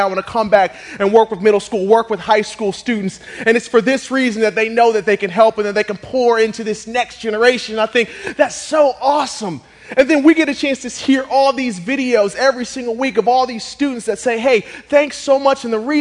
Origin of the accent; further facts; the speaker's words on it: Akron, Ohio, United States; born there; I was born in Akron, Ohio.